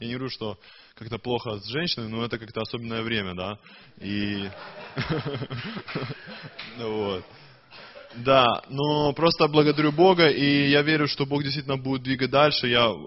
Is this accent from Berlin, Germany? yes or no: no; Dresden, Saxony, Germany; я из Дрездена.